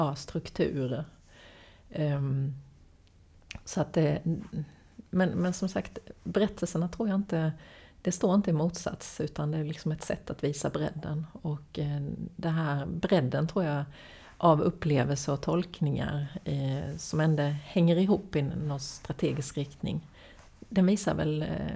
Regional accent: Småland, Sweden; now in Malmö, Sweden; jag kom från Småland, och då åkte man Malmö förbi och åkte till Köpenhamn

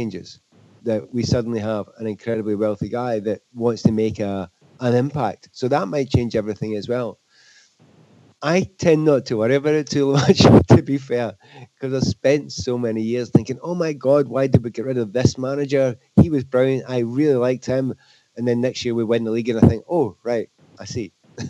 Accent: Scotland, United Kingdom; obviously being Scottish and watched a lot of Scottish football

